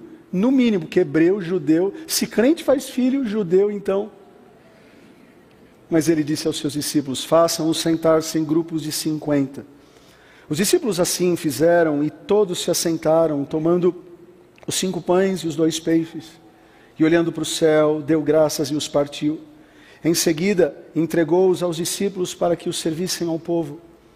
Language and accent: Portuguese; Brazil; mas gente, a gente é brasileiro, a gente já aprendeu que o negócio é atrapalhado mesmo